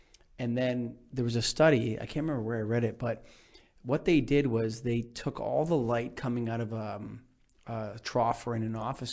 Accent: Canada; I'm Canadian

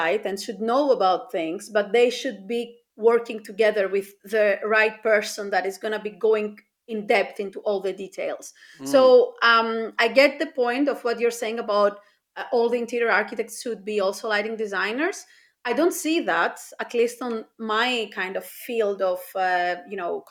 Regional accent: Greece; I'm also originally from Greece, and I'm right now like spending a lot of my time here

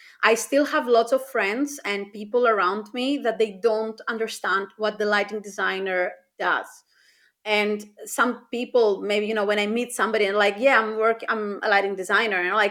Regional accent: Greece; I'm also originally from Greece, and I'm right now like spending a lot of my time here

